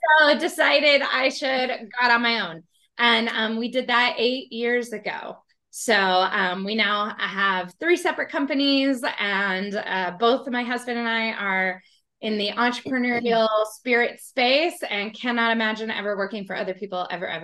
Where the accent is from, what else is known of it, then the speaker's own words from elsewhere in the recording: Mansfield, Texas, United States; I am from Mansfield, Texas. I am a professional speaker.